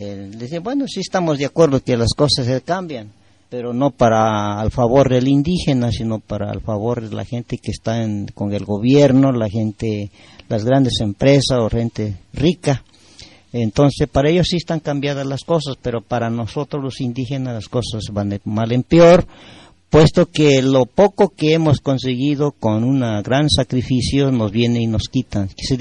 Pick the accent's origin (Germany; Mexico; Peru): Mexico; nosotros sabemos que somos indígenas, no venimos de Europa, no venimos de Asia, de ningún otro continente, somos de aquí y somos mexicanos.